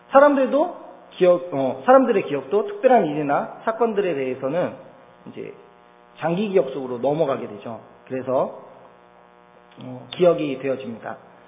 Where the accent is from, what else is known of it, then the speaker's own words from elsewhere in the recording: Yeoju, Gyeonggi Province, South Korea; also born or lived in Yangpyeong; 저는 1986년에 경기도 양평 시골에서 태어났습니다. 1986년에 시골에 집에서 태어났습니다. 할머니께서 직접 저를 받아주셨고요. 이제 산파가 와서는 탯줄을 잘라주는 일만 하셨다고 합니다. 제가 누나가 있는데 제 누나도 병원에서 났으니까 굉장히 특이한 경험입니다. 그리고 초등학교 6학년 때까지는 경기도 여주에 살았습니다. 정말 시골입니다.